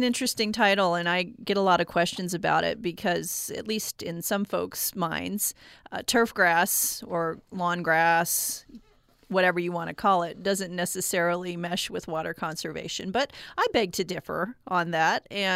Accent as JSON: {"language": "English", "region": "Texas", "country": "United States", "tie": "born or raised there", "said": "I grew up in Texas, so Texas A&M would be the equivalent"}